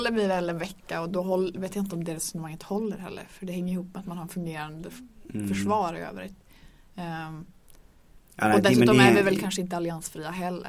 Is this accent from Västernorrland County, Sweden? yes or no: yes; Örnsköldsvik, Västernorrland County, Sweden; Jag kom från Örnsköldsvik.